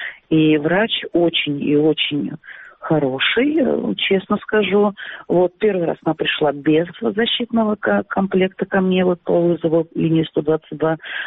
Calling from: Simferopol, Crimea, Ukraine; Я звоню из Симферополя, я гражданка Украины, которая не получала паспорт.

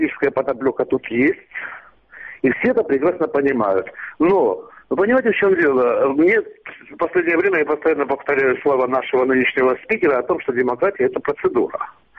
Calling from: Tbilisi, Georgia; Я только тоже из Тбилиси.

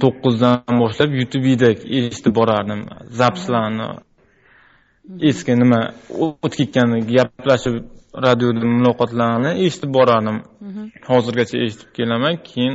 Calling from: Saint Petersburg, Russia; Yo'q, men Sankt-Peterburgdanman.

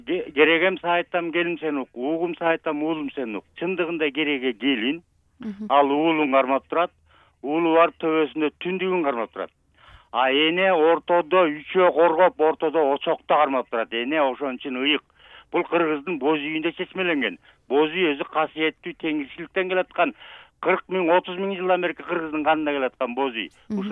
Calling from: Issyk-Kul Region, Kyrgyzstan; Алло, саламатсызбы. Мен Көлдөн

